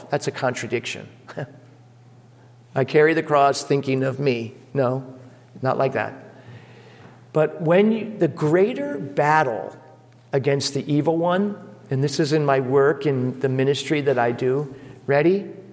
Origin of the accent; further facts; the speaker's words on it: New York, United States; I'm from New York and all New Yorkers are like that, right?